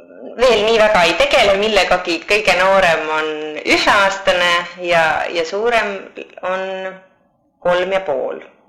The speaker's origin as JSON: {"language": "Estonian", "town": "Tallinn", "region": "Harju County", "country": "Estonia", "tie": "born or raised there", "said": "Ma olen sündinud Tallinnas ja olen alati siin elanud."}